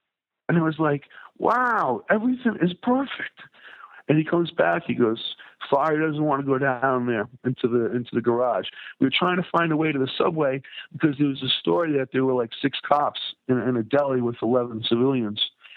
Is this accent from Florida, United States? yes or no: no; Massachusetts, United States; And I grew up in Massachusetts and see a Massachusetts state trooper down there.